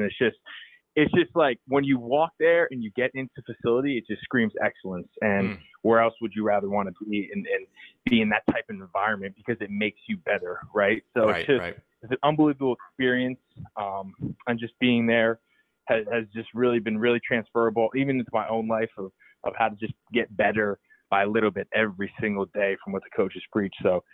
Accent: Long Valley, New Jersey, United States; So like you said before, I'm from Long Valley, New Jersey, about 45 minutes outside New York City.

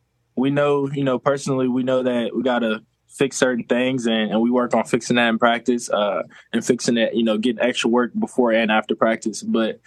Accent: Philadelphia, Pennsylvania, United States; I'm originally from Philadelphia.

